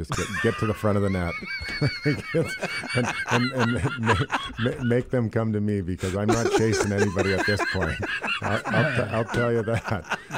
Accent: British Columbia, Canada; You know, being from British Columbia, I cheered for Edmonton actually

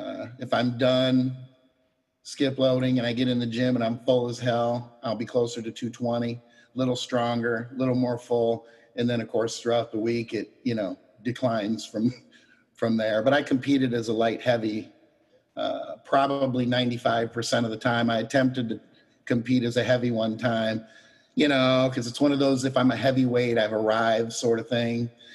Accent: Battle Creek, Michigan, United States; now in Fort Lauderdale, United States; We're in Fort Lauderdale now, but we're both originally from Michigan. Southwest Michigan. I grew up in Battle Creek, cereal capital of the world.

